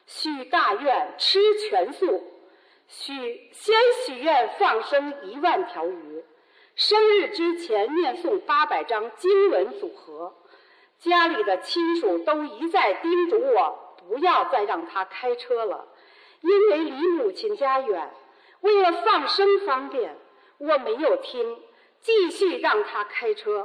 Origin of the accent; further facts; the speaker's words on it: Beijing, China; 我是来自北京的